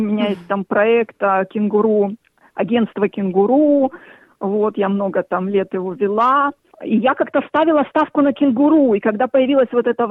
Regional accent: Far East, Russia; now in Melbourne, Australia; я из России, с Дальнего Востока. Лет 13, наверное, я уже живу в Мельбурне. Ну, собственно, и приехала в Мельбурн и живу здесь.

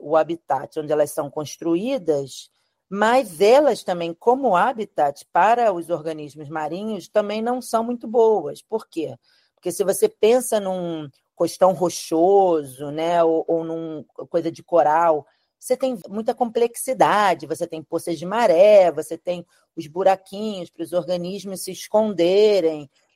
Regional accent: Rio de Janeiro, Brazil; moved away as an adult; now in Australia; Eu já estou na Austrália há 20 anos. Sou carioca. Nascida e crescida no Rio

